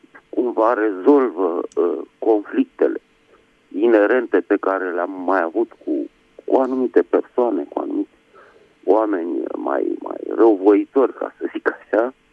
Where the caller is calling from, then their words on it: Bucharest, Romania; din București